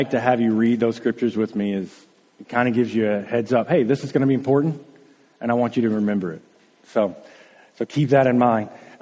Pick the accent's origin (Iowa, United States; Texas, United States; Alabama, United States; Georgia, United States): Alabama, United States; accent: Alabama; I feel like my Alabama accent really came out when I said orange.